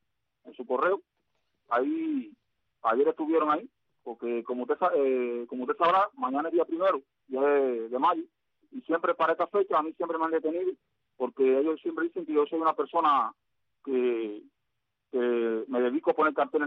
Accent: Cuba; yo soy cubano y vivo en Cuba.

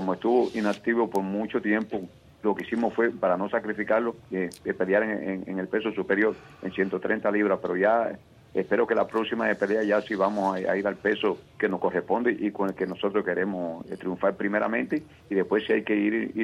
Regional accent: Cuba; yo soy cubano

